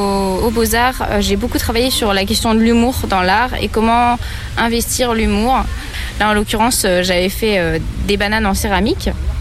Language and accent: French; Finland; also born or lived in Algeria; Je suis née en Finlande. J'ai vécu une très grande partie de ma vie en Finlande. Ensuite, j'ai été vivre un petit peu en Algérie. Il faut savoir que ma mère est finlandaise et mon père est algérien. Et ensuite, je suis venue vivre en France